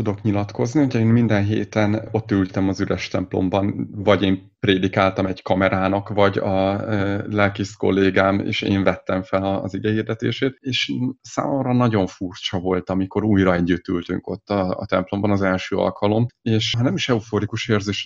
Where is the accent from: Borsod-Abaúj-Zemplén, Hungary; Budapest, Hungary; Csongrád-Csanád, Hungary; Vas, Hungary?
Borsod-Abaúj-Zemplén, Hungary; Sárospatak; a családom egyik fele sárospataki, a másik sátoraljaújhelyi, illetve a feleségem is Sárospatakról származik, és őt is ott ismertem meg, tehát tulajdonképpen ott nőttem fel ez a kötődésem.